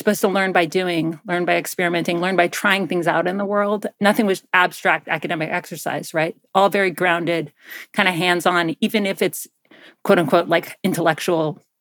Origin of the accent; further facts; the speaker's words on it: Athens, Georgia, United States; I grew up in Georgia, in Athens, Georgia, and I didn't have to go to school if I didn't want to.